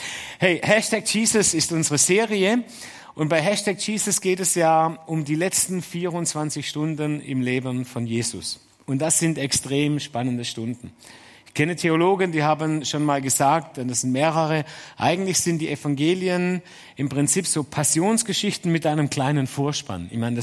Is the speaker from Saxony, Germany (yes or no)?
no; Dettingen, Baden-Württemberg, Germany; accent: Swabian; Und ich muss sogar richtig mich anstrengen, hier Hochdeutsch zu sprechen, weil ich komme eigentlich aus Dettingen, gell? Und das ist ja nicht so weit weg von hier. Und dann spricht man richtig schön Schwäbisch, wie bei euch auch.